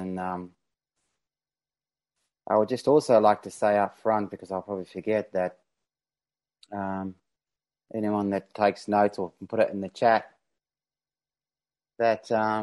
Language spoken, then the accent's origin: English; Sydney, New South Wales, Australia; Being compulsive overeater, and then I'm from Sydney, Australia, where it's evening.